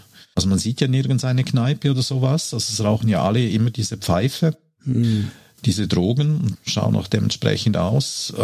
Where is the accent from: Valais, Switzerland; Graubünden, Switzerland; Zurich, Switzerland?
Graubünden, Switzerland; ich bin im Kanton Graubünden aufgewachsen und da lernt man natürlich Skifahren